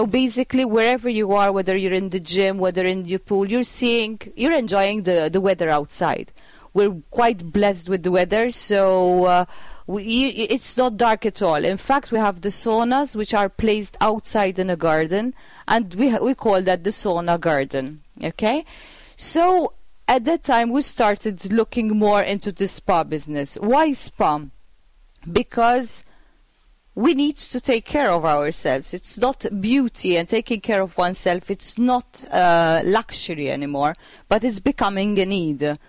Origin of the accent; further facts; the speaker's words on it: Malta; born there; I was born here in Malta, yes